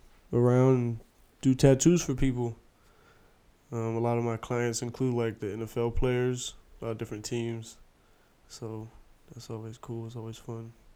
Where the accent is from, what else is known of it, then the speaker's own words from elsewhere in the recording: Florida, United States; I'm from Florida, and I was actually chilling with my homie.